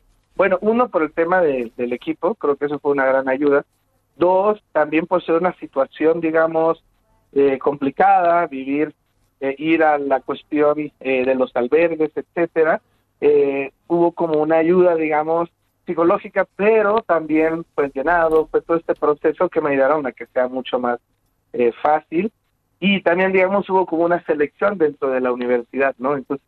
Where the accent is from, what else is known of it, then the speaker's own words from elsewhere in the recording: El Salvador; now in Mexico City, Mexico; yo soy salvadoreño, tengo más o menos 8 años de vivir en la Ciudad de México